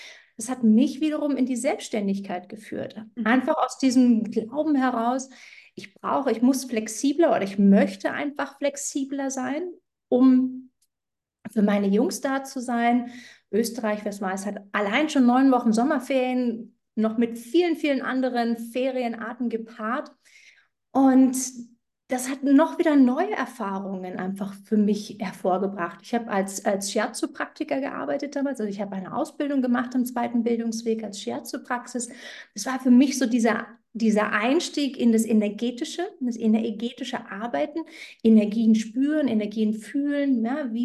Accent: Brandenburg, Germany; um mich regional einzuordnen. Ich komme ursprünglich aus der Berliner Region, also Speckgürtel um Berlin, habe dort meine Kindheit verbracht.

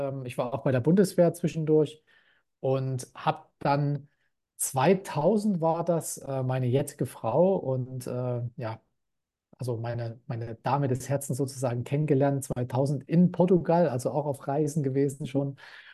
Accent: Leipzig, Saxony, Germany; Ich bin in der DDR geboren, das heißt in Leipzig aufgewachsen, 15 Jahre lang dort gelebt

